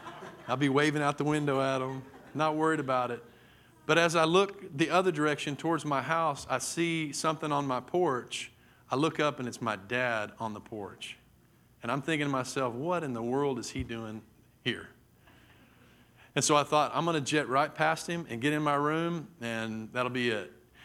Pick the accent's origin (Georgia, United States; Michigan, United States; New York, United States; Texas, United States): Texas, United States; Mesquite; I grew up in Mesquite, and I can remember I went to a little school, Rutherford Elementary, and we lived right across the street from Rutherford, right across the field.